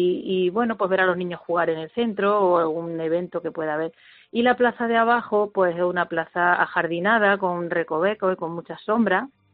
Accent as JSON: {"language": "Spanish", "town": "Navas de San Juan", "region": "Andalusia", "country": "Spain", "tie": "born or raised there", "said": "Bueno, pues mi pueblo es un pueblo pequeño que está localizado en la vertiente sur de Sierra Morena y nos sentimos muy de esta tierra."}